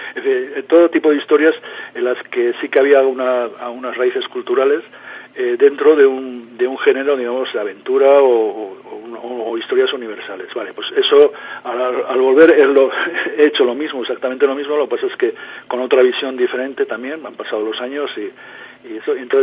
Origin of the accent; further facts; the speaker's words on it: Hernani, Basque Country, Spain; yo soy de Hernani